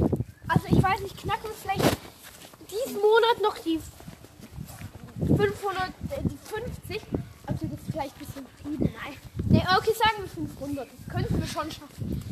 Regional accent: Germany; Ja, ich komme aus Deutschland.

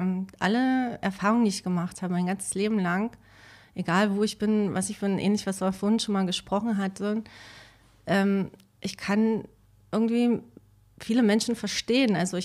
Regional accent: Berlin, Germany; Nein, ich bin in Berlin geboren, in Pankow, also quasi der Nachbarbezirk.

